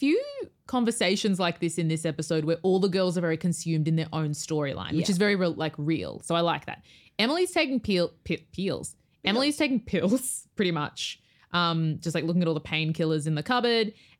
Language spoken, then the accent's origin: English; Australia; as an Australian who we only know our shit from like all this like Ivy League stuff from movies and TV shows.